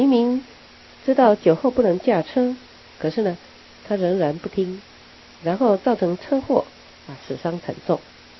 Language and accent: Chinese; China; 很可惜啊，我们中国人啊，只有家族观念，但是呢没有国家观念，否则我们中国老早就可以取代美国， 成为世界第一大强国